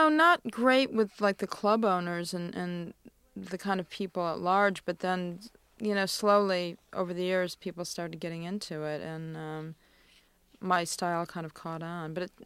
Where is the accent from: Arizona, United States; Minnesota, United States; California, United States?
Arizona, United States; I'm Jewish. I grew up in Arizona, and there was that kind of, you know, detached experience we'd both had